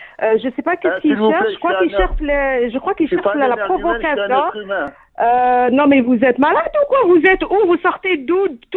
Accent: France; Attention, je suis française, mais je suis très nationaliste.

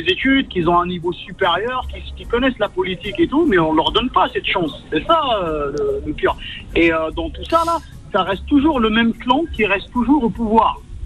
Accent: Draa El Mizan, Tizi Ouzou Province, Algeria; moi, je suis kabyle de Drahel Mezon. Moi, j'habite entre Tizi Ouzou et Bouira et les Issa. Et je connais très bien. J'ai vécu 21 ans là-bas.

